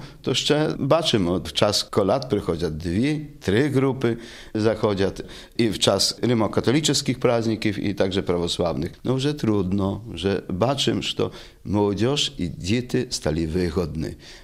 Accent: Podlaskie Voivodeship, Poland; Ну, я із Ябучина, но там я не чув колядок в той період.

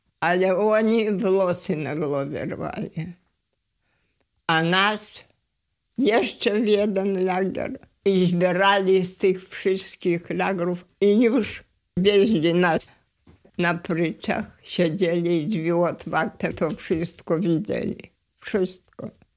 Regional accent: Białystok, Podlaskie Voivodeship, Poland; Nie tylko ja z Białegostoku, nas było 4.

